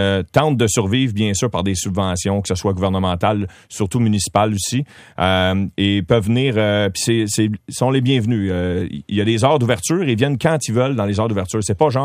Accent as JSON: {"language": "French", "town": "Beauharnois", "region": "Quebec", "country": "Canada", "tie": "born or raised there", "lives_now": "Montreal, Canada", "said": "Je l'ai été dans mon village natal, à Beauharnois, et je l'ai été aussi dans un quartier ici à Montréal"}